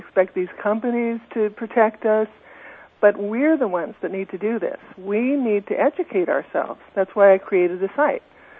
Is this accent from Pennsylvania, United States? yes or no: no; California, United States; Okay, well, I am from Southern California, as you mentioned